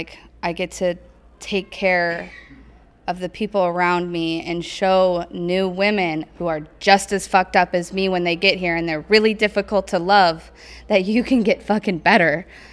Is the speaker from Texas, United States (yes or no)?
no; Sunnyslope, Arizona, United States; I grew up in Sunny Slope.